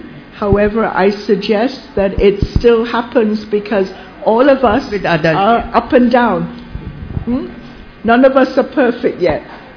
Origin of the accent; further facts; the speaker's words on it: Jamaica; In Jamaica, I'm Celtic Jamaican in this birth.